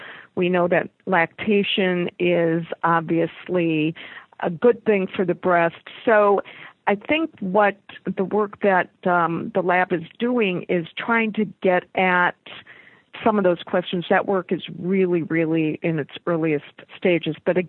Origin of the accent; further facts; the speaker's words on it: Sicily, Italy; English is a second language; moved away; I'm an immigrant. I came from Italy